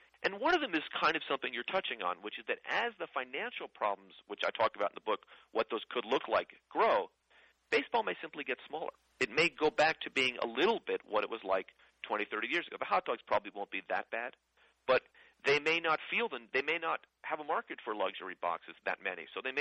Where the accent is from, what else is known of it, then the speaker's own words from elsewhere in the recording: San Francisco, California, United States; which is what I ate at ballpark growing up in San Francisco, right?